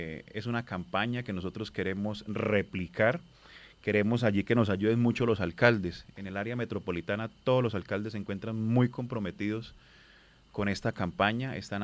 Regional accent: Santander, Colombia; realmente pues eso no nos deja bien parados como santandereanos, tengo que decirlo

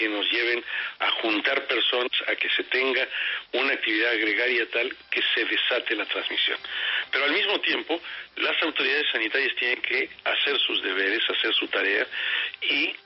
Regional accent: Mexico; born there; Yo nací en México, sí.

